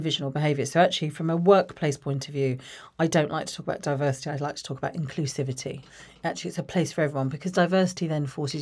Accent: Watford, East of England, United Kingdom; So I grew up in Watford, born in Watford, my youngest of three. I've got two older sisters. Mum and Dad originally from India. They came over in the 1960s.

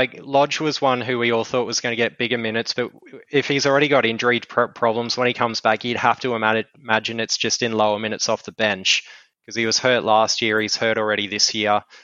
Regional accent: Queensland, Australia; Like a fine wine, mate, and it hurts me to say that as a Queenslander, but he's lovable.

